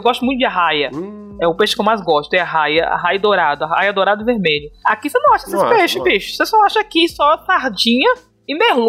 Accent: Northeast Region, Brazil; born there; Eu nasci no Nordeste

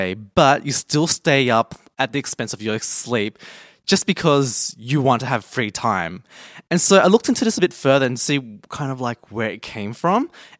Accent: Australia; we grew up in Australia. We were born here. So for any other white person in Australia, we come from the same background. We both come from the same country.

